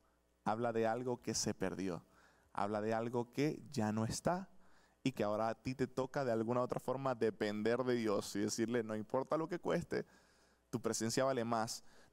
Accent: Venezuela; moved away; nos fuimos de Venezuela a República Dominicana aproximadamente 8 o 7 meses antes de que iniciara la pandemia.

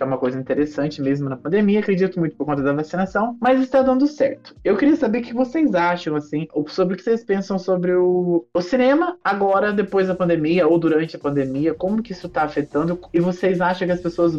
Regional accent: Minas Gerais, Brazil; Eu sou de Minas Gerais, pra quem tá escutando aí, não sei de onde.

